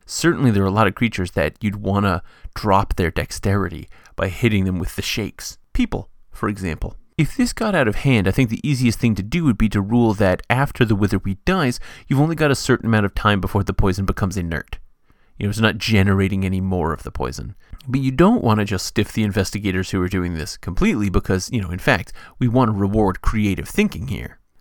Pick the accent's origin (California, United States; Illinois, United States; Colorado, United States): California, United States; but where I grew up in California, they were not common